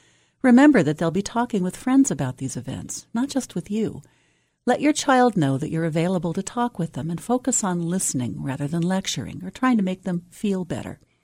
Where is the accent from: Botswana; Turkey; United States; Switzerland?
United States; Los Angeles, California; I grew up in Los Angeles with the Watts riots and the Manson family murders. I still remember the summer we first began locking our doors and wondering if we were safe in our neighborhood.